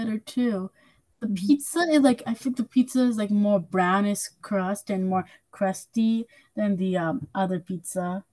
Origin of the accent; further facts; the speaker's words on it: Hudson, New York, United States; I'm 10 years old, and I'm also from Hudson.